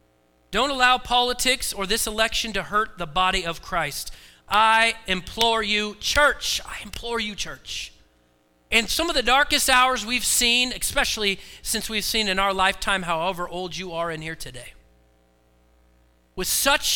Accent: Oregon, United States; I grew up in Oregon. There's only one other person in here that probably grew up in Oregon.

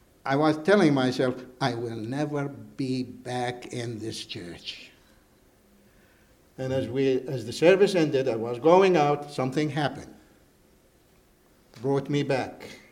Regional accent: Jordan; English is a second language; I'm from Jordan, the country of Jordan, next to Israel. You know that area by the River Jordan.

